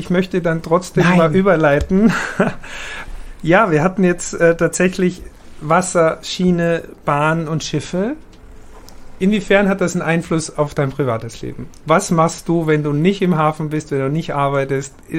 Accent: Austria; Ich als Österreicher

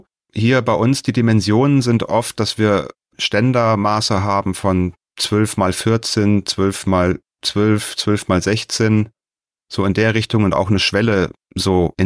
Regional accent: North Rhine-Westphalia, Germany; Bei mir jetzt in der Region im Rheinland, ich komme ja hier aus der Nähe von Bonn

